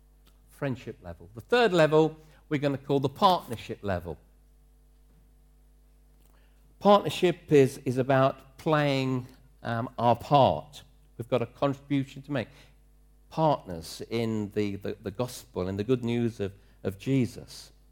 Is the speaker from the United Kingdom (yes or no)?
yes; East Midlands, United Kingdom; I grew up in Leicestershire, praise the Lord